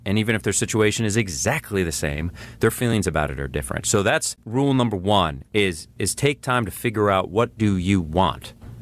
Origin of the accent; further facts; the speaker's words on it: Durham, Connecticut, United States; And I grew up in Durham. The Durham Fair is here, and you can't beat that.